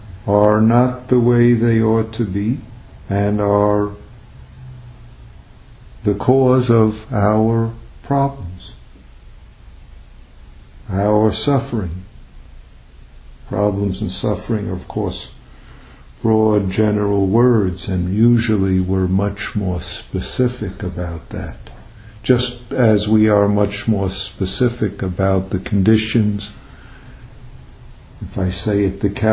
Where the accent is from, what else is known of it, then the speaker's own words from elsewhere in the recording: New York, United States; accent: New York; the source, not sauce in my New York accent